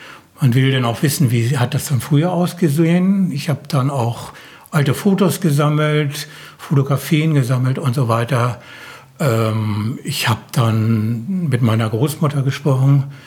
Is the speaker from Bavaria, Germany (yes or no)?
no; Süderstapel, Schleswig-Holstein, Germany; Ich bin geborener Stapler, auch in Süderstapel geboren, also nicht im Krankenhaus oder so, sondern ein wirklich Eingeborener.